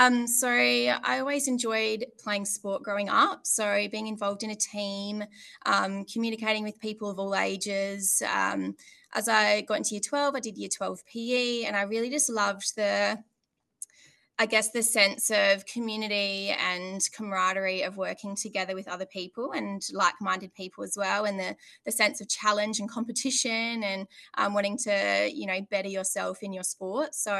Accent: Crystal Brook, South Australia, Australia; born there; So I went back to where I was born in Crystal Brook, and I went to Gladstone High School up there

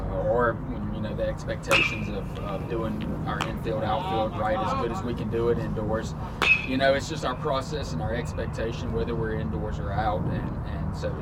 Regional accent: Georgia, United States; now in Stony Brook, United States; Well, when I was growing up in Georgia, boarding school was for the bad kids

